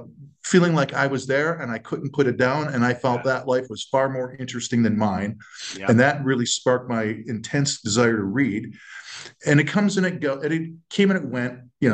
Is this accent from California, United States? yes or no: no; New York, United States; I grew up in Western New York, so